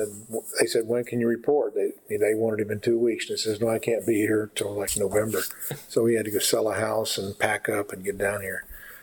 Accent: Evansville, Indiana, United States; And I was born in Evansville, and my dad worked for the telephone company, and we lived in southern Indiana.

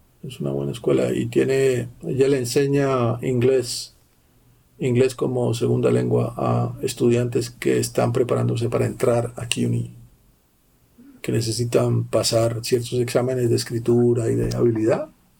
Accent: Cali, Valle del Cauca, Colombia; Y en la ciudad de donde yo vengo, en Cali

